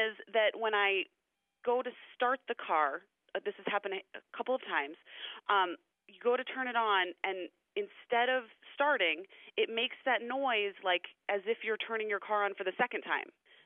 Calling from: Portland, Oregon, United States; I'm from Portland, Oregon.

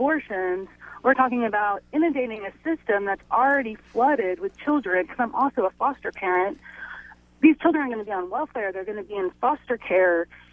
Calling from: Texas, United States; I'm calling from Texas, which is a low-tax, low-service state.

